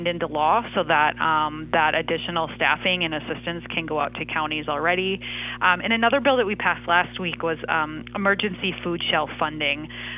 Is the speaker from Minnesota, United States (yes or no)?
yes; Cass Lake, Minnesota, United States; I grew up in the Cass Lake area